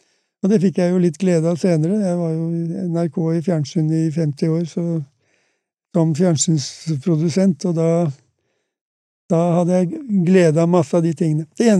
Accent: Grimstad, Agder, Norway; jeg jo født og oppvokst i Grimstad.

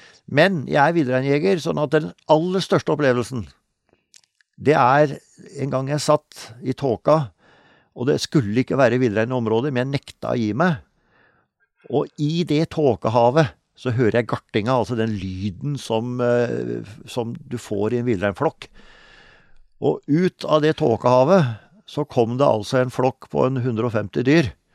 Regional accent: Vestfold og Telemark, Norway; ble vårt samlingssted i sørøstlige delen av Hardangervidda, altså nord for Møsvann, så det var egentlig der jeg vokste opp.

